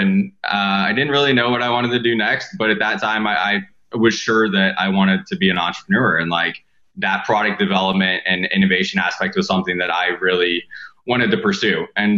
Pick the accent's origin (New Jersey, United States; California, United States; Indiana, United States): Indiana, United States; I grew up in Indiana, so we'd go to Indy 500 and Snake Pit and Carb Day.